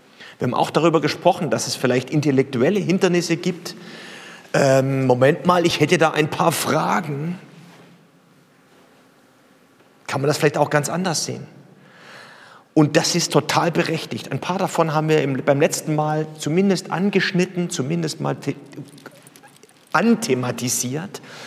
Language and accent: German; Southern Germany, Germany; Ich komme aus Süddeutschland, da weiß man nicht so genau, was ein Sund ist